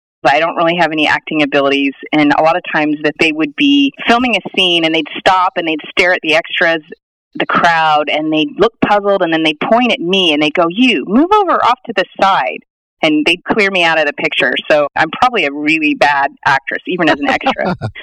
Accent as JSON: {"language": "English", "region": "Idaho", "country": "United States", "tie": "born or raised there", "said": "Yes, I definitely think it had an influence. I always tell people that movie, Napoleon Dynamite, they just nailed it. That was my childhood."}